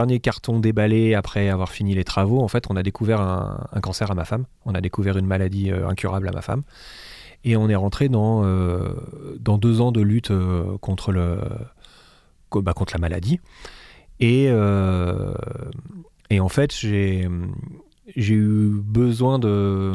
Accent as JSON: {"language": "French", "country": "France", "first_language": "French", "said": "chanter dans ma langue maternelle, tout simplement. Alors j'ai des origines américaines, tout ça, ce qui fait que je prétextais l'anglais, mais si je me raconte pas d'histoire, en fait, je suis français, je lis des livres en français. Quand j'écris, j'écris en français."}